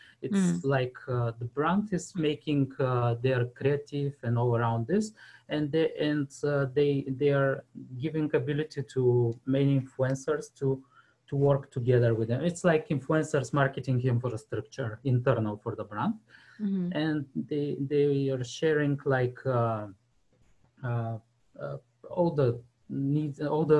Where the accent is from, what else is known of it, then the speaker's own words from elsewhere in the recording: Bulgaria; English is a second language; Since I'm from Bulgaria, we were outsourcing a lot for US, Australia, UK, Europe clients